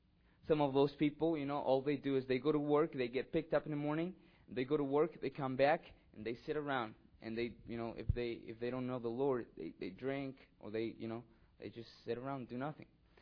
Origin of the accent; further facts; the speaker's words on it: Mexico City, Mexico; moved away as an adult; now in St. Louis, United States; I come from Mexico City. I came here 4.5 years ago for college. I went to medical school in Mexico for a year